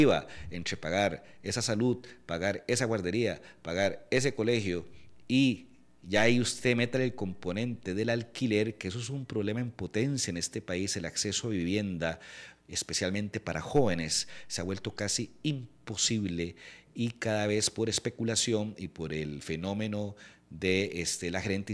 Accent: Purral, San José, Costa Rica; y yo soy de Purral.

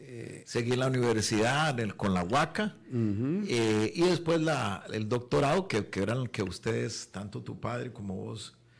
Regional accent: San José, Costa Rica; now in Heredia, Costa Rica; Nosotros somos heredianos, papá es de origen herediano, ¿verdad? Yo me crié me crié en San José, pero ya volví después, con los años volví a Heredia, a mis raíces. Ahora actualmente vivo nuevamente en Heredia

